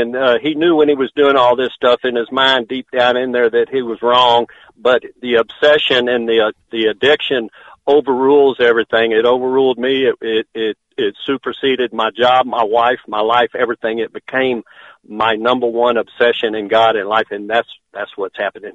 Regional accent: Houston, Texas, United States; But y'all were talking about Louvies earlier, and I was born and raised in Oak Forest, so I started going to Wyatt's cafeteria as a child

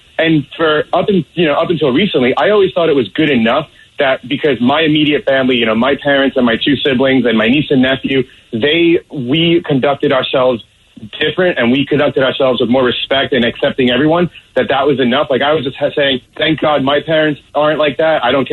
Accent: New York City, New York, United States; I mean, personally, I grew up in New York City. I have a lot of cops and firefighters and sanitation in my family, a lot of teachers and nurses.

